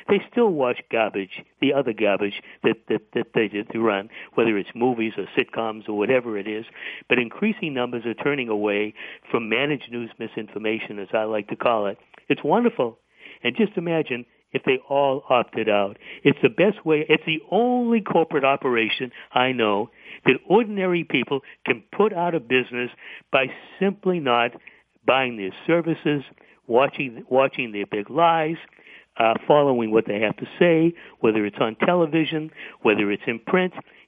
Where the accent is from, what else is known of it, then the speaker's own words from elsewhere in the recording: Boston, Massachusetts, United States; I grew up in Boston